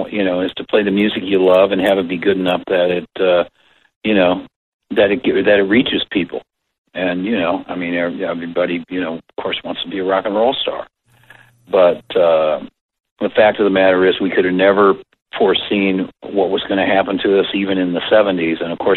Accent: Detroit, Michigan, United States; It's a Detroit guy. I'm from Detroit.

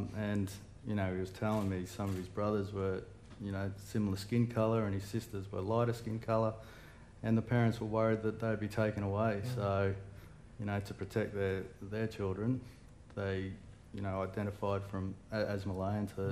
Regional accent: Brisbane, Queensland, Australia; I was born and raised in Brisbane. My dad was Aboriginal, Malayan, and my mum was a white fella with an Irish heritage.

